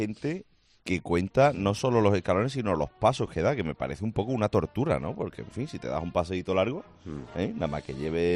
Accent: Jaén, Andalusia, Spain; me gusta mucho silbar, pues soy de Jaén

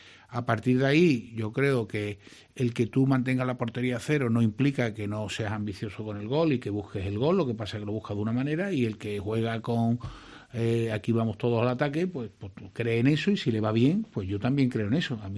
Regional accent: Seville, Andalusia, Spain; Soy sevillano y andaluz, y efectivamente.

